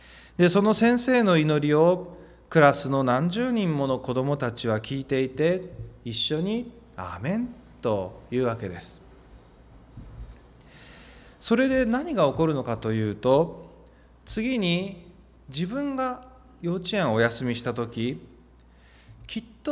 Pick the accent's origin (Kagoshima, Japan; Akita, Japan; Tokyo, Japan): Kagoshima, Japan; Ijuin; now in Itoshima, Japan; 私は昨年の4月に糸島に参りましたが、その前までは、私の出身であります鹿児島の伊集院というところで牧会をしておりました。